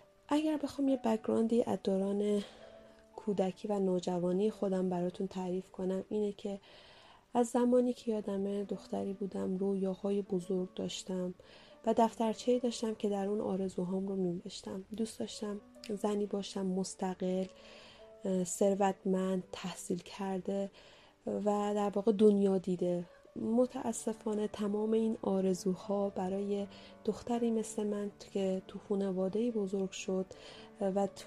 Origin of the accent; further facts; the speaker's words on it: northern Iran, Iran; چون من اصالتا شمالی هستم،